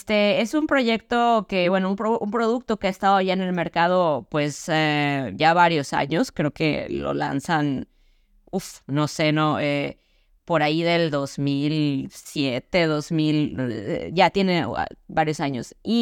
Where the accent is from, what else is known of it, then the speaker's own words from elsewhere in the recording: Mexico; now in Norway; Soy una diseñadora mexicana de servicios actualmente radicada en Noruega